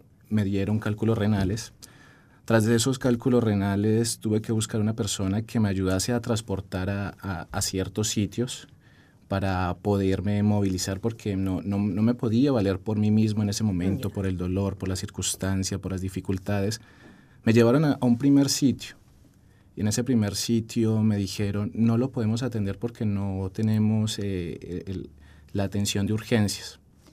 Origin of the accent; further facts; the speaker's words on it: Pereira, Risaralda, Colombia; yo vengo de la ciudad de Pereira.